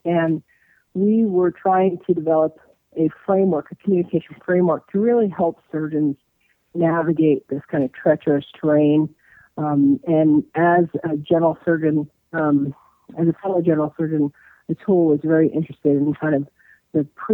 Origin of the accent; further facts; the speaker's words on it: New York City, New York, United States; also born or lived in Chicago; now in Boston, United States; So I grew up in New York City, and I went to undergrad in Chicago at Northwestern University